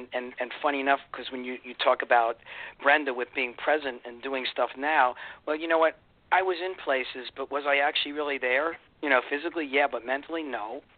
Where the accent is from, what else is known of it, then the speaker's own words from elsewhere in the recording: Baltimore, Maryland, United States; Well, I grew up in Baltimore